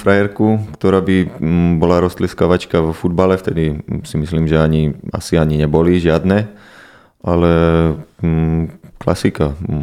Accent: Levoča, Prešov Region, Slovakia; moved away as an adult; now in Trnava, Slovakia; No, už som dlho pred Levoče, ale som hrdý na to, že som sa narodil v Levoči

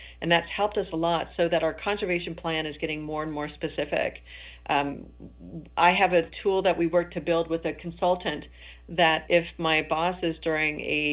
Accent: California, United States; I grew up in Northern California. I remember growing up in a drought. My grandparents were farmers.

